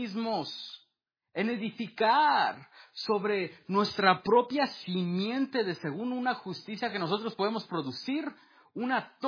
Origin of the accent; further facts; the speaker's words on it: Mexico; Yo soy mexicano, los mexicanos todo pueden.